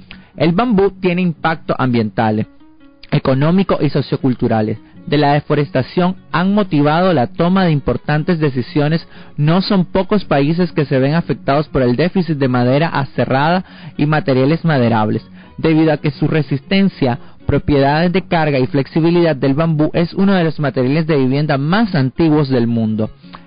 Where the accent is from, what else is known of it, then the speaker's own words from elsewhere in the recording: Nicaragua; nosotros como ministerio y como familias nicaragüenses